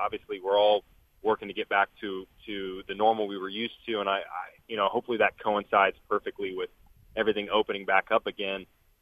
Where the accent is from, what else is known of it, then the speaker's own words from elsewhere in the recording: Nashville, Tennessee, United States; I'm blown away that we're going to be able to do that in my hometown of Nashville.